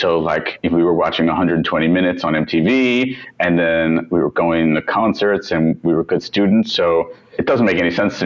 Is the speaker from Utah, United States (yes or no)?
no; Roslyn Harbor, New York, United States; I'm from Long Island. I'm from a town called Roslyn Harbor, which is on the North Shore, right near a cute little town called Seacliff